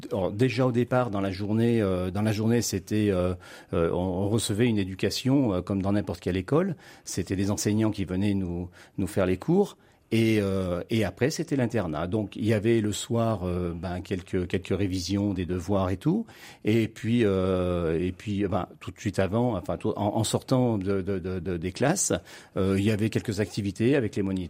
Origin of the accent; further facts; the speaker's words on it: Vallon-en-Sully, Auvergne-Rhône-Alpes, France; je suis originaire de Vallon-en-Sully, à 9 km du château. Et donc j'étais d'une fratrie de 7 enfants.